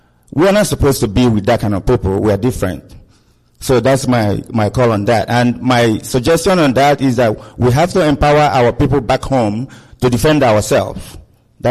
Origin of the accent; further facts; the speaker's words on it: Inye, Nigeria; I hail from Inye, in Ojiriva, local government area in Biafra land. I came today from Chicago